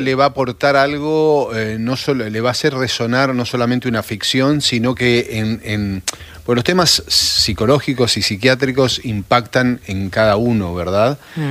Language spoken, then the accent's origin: Spanish; Sunchales, Santa Fe, Argentina; Yo soy de Sunchales.